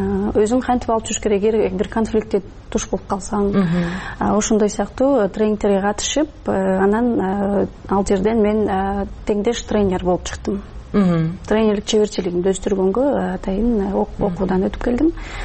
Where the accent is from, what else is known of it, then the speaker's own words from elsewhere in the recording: Osh Region, Kyrgyzstan; now in Bishkek, Kyrgyzstan; Ош облусунан бул жака жаңы эле көчүп келгенибизде